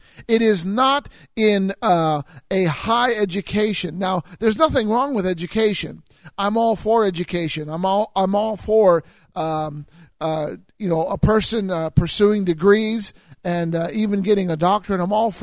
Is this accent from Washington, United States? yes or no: no; Illinois, United States; I'm from Illinois, and I went to school in Tulsa, and I made several trips from Illinois to Tulsa.